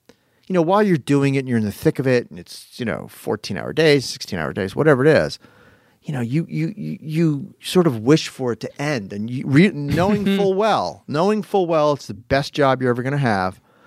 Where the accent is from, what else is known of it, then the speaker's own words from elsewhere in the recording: Haddonfield, New Jersey, United States; also born or lived in Philadelphia, Pennsylvania; Philadelphia, my hometown. Well, actually where I was born, Haddonfield's my hometown, but Philadelphia's where I was born, and I spent a year there.